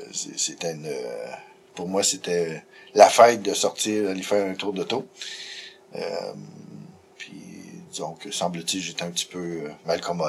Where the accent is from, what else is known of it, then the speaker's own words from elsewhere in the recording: Mont-Saint-Pierre, Quebec, Canada; born there; je suis né en Gaspésie, un petit village qui s'appelle Mont-Saint-Pierre, qui est à peu près à mi-chemin entre Matane et Gaspé, sur la côte nord de la Gaspésie